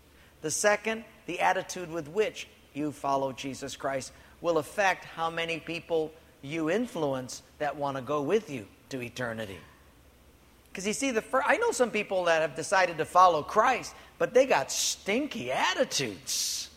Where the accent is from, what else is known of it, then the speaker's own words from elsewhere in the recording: Honolulu, Hawaii, United States; And I'm a boy from Palolo Valley, and so I'm looking.